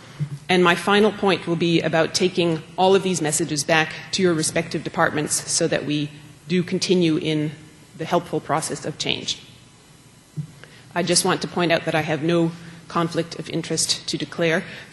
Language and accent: English; Toronto, Ontario, Canada; now in Montreal, Canada; I went to McMaster University in Hamilton, Ontario, which is near where I grew up in Toronto. I moved to Montreal in 1994 for my residency in family medicine